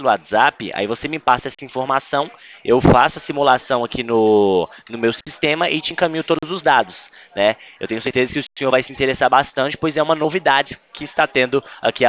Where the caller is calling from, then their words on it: São Paulo, Brazil; Isso, eu falo aqui do interior de São Paulo, né?